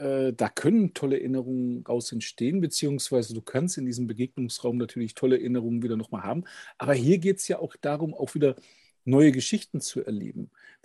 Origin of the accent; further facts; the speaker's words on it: North Rhine-Westphalia, Germany; Ein Kind des Ruhrgebietes, das ich bin, spricht sowas immer an.